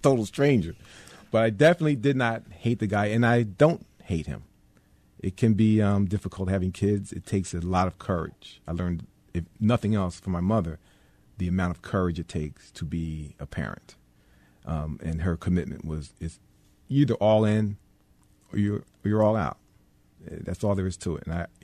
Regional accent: Philadelphia, Pennsylvania, United States; I would, sure. We were financially challenged. I didn't know it, you know. I didn't know it growing up.

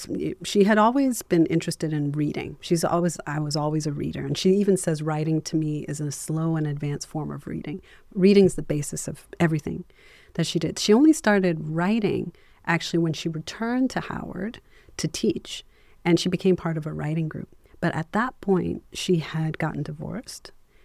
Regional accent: Lusaka, Lusaka Province, Zambia; born there; I was born in Zambia, in Lusaka, in 1980, and I'm mixed race. My father's British. He's now a Zambian citizen, but he's white. My mom was Black.

